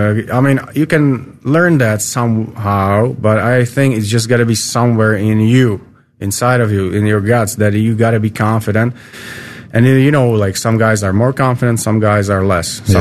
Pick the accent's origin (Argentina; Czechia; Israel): Czechia; now in Columbus, United States; I like the people here in Ohio, in Columbus area, because it was like I grew up in Czech. Which is, I would say, pretty easygoing, European state.